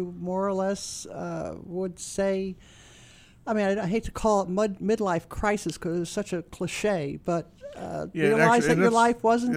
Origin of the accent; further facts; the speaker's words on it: New York, United States; I grew up on Long Island.